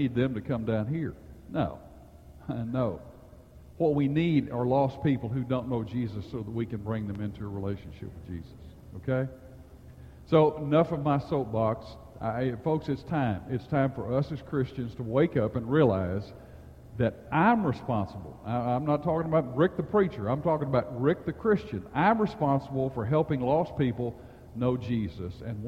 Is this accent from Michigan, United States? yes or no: no; Arkansas, United States; Now, I grew up in Arkansas. I can talk about Arkansas all I want. I still don't know English very well, but I sure didn't, because what I spoke was Arkansas, okay?